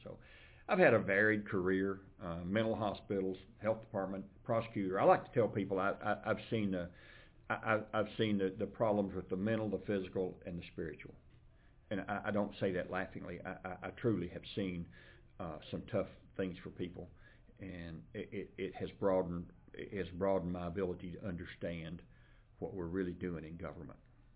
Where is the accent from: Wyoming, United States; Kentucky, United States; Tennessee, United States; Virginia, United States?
Kentucky, United States; born there; Actually, I was born in Adair County. And I am the youngest of seven children.